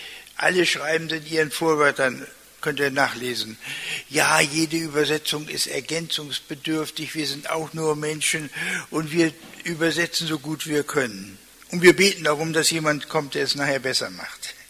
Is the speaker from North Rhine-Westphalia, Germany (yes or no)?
no; Lower Saxony, Germany; Als Ostfriese müsste ich sagen, Moin sagen.